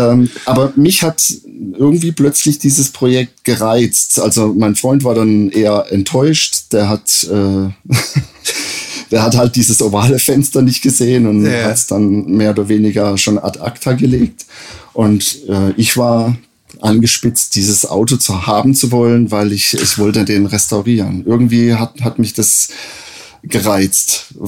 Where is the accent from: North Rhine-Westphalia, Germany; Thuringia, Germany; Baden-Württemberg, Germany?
Baden-Württemberg, Germany; Freiburg; mit einem kleinen Anzeigeblättchen aus dem Raum Freiburg, wo ich herkomme